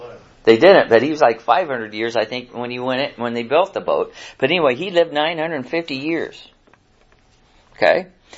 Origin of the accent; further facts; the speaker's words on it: Missouri, United States; I'm from Missouri. You got to show me stuff, you know.